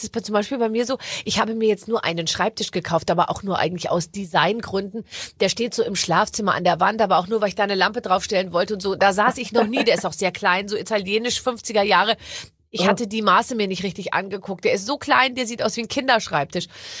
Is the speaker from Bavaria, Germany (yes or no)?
yes; Bavaria, Germany; ich bin ja aus Bayern